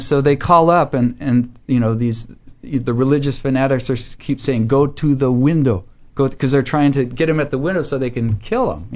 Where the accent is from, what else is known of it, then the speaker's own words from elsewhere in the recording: San Jose, California, United States; I grew up in San Jose, and I came down here basically because I knew this is where the whole music scene was